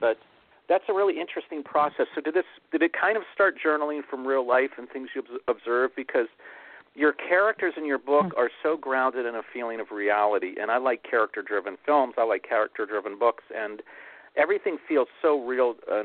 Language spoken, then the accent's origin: English; Pittsburgh, Pennsylvania, United States; I grew up in Pittsburgh, about a 90-minute drive from there.